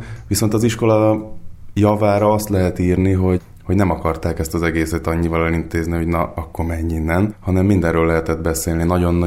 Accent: Budapest, Hungary; also born or lived in Székesfehérvár; Székesfehérváron születtem, viszont különféle családi okok miatt viszonylag korán Budapestre kerültem utána, tehát 10 éves koromtól már Budapesten élek.

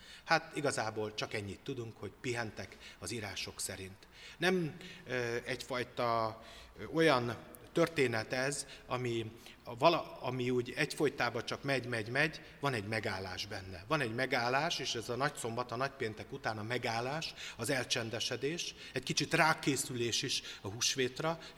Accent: Szabolcs-Szatmár-Bereg, Hungary; én vidéken nőttem fel, Szabolcsban, legalábbis 14 éves koromig

